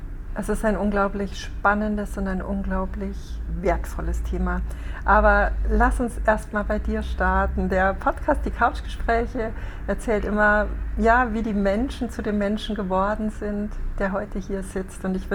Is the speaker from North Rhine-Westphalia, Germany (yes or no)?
no; Rosenheim, Bavaria, Germany; eins davon in meiner Heimatstadt in Rosenheim.